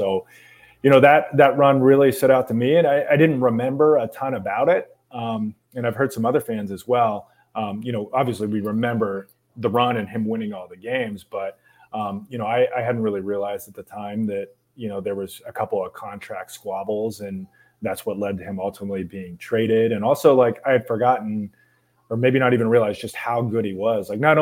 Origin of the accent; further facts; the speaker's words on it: Butler, Pennsylvania, United States; So I'm 41. I'm from Butler. I was a high school goalie.